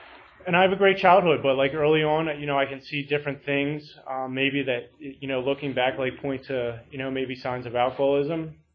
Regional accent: Wallingford, Pennsylvania, United States; And so I grew up in Wallingford, Pennsylvania, which is right by Media. I always say I'm from Media because no one ever heard of Wallingford.

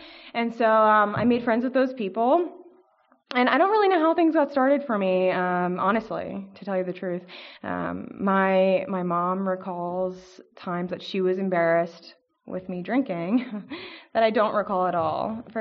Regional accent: Pennsylvania, United States; I'm actually from Bucks County, I'm from Bucktown, and that's where I'm from here

